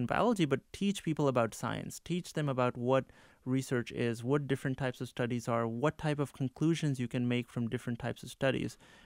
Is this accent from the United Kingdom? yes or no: no; Pakistan; growing up in Pakistan, one of the things that was really pervasive around me was that heart disease could really happen to anyone.